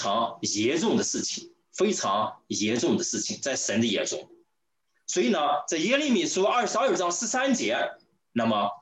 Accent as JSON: {"language": "Chinese", "country": "China", "said": "我们从大陆来的弟兄姐妹，我们就会知道"}